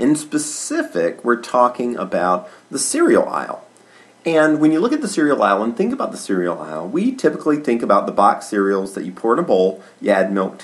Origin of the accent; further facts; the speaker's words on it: Alabama, United States; Now, I know I come from Alabama with the banjo on my knee, and I grew up with grits.